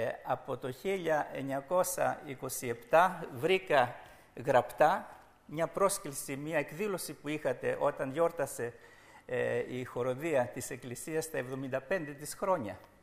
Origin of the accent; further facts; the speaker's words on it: Neapoli, Central Macedonia, Greece; now in Sweden; εκεί μένω 50-51 ολόκληρα χρόνια. Αλλά μην μου πείτε ότι είμαι Σουηδός, είμαι Έλληνας, είμαι Θεσσαλονικιός, είμαι Νεαπολίτης. Οι Σουηδοί με λένε Έλληνα, οι πατριώτες μου εδώ με λένε Σουηδό. Αλλά ευτυχώς που εγώ είμαι χριστιανός